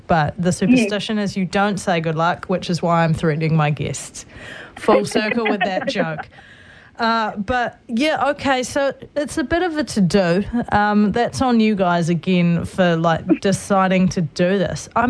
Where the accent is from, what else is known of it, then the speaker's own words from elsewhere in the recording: New Zealand; we're from New Zealand, we're going to make, a comedic reboot of the iconic, UK-based TV show Coronation Street